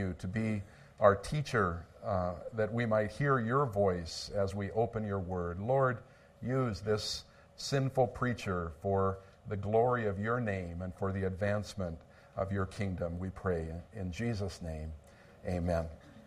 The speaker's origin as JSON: {"language": "English", "town": "Los Angeles", "region": "California", "country": "United States", "tie": "born or raised there", "said": "I thought about the people that I grew up with in Los Angeles."}